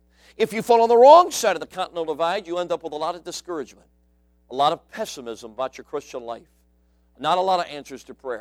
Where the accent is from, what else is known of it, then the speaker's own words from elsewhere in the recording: Chicago, Illinois, United States; I grew up in the Windy City, but I'm just going to tell you this. Chicago has nothing on Wyoming.